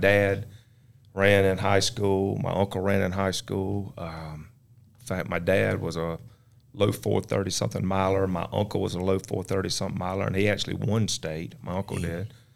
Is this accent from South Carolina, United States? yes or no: yes; Hartsville, South Carolina, United States; Believe it or not, I was born and raised in Hartsville, South Carolina.